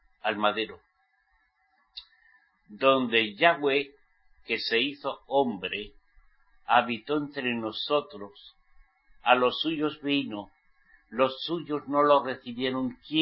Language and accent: Spanish; Spain; Yo, como soy español, yo nací en España.